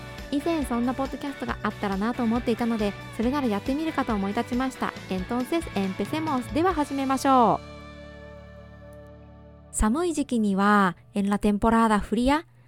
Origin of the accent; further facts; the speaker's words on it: Japan; Soy japonesa e intérprete de español.